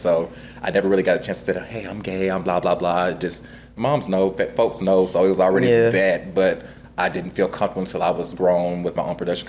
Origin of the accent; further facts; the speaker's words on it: Nashville, Tennessee, United States; also born or lived in Memphis; I was born and raised in Nashville, but Memphis, like, raised adult me.